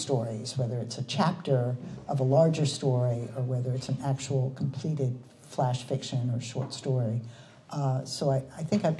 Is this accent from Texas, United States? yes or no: yes; La Marque, Texas, United States; It is set in 1980 in the little petrochemical town of Texas City, which is right next to my hometown of Lamarck, Texas.